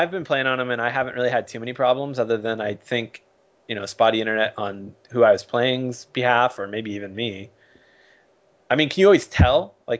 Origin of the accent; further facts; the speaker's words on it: United States; It's the kind of the thing with being an American soccer fan, where it's like, I like certain teams